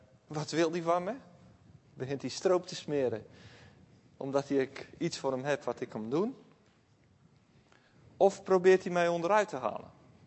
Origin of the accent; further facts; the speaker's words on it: Tilburg, North Brabant, Netherlands; Bij ons in Tilburg zouden ze zeggen als iemand overleden is, het was best wel een goede mens.